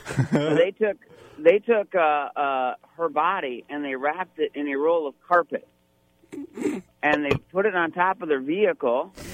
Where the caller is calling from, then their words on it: Monterey, Michigan, United States; No, Michigan.